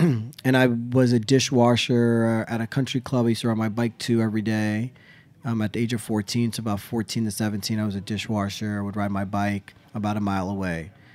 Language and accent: English; Pennsylvania, United States; I grew up in the Poconos, close to Mount Airy Lodge.